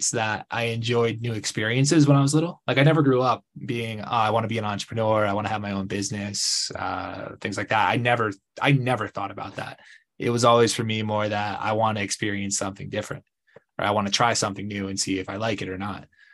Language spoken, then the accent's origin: English; Connecticut, United States; So I originally grew up in Connecticut, about an hour from New York City. I went to college in New York. I came back to Connecticut after college.